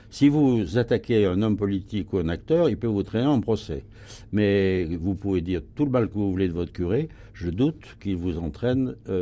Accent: France; Parce que nous sommes français

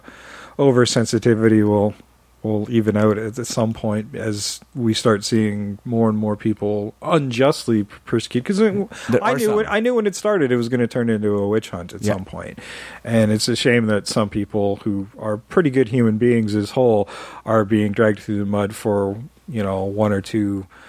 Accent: Canada; Like, fuck, we're not nice. We're Canadian.

